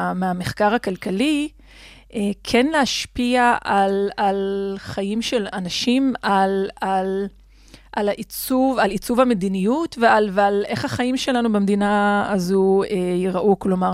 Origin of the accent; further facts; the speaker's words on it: Rehaniya, Northern District, Israel; בגדול, אני נולדתי וגדלתי בכפר חניה בצפון. זה כפר צ'רקסי, אחד מבין השניים בכל הארץ.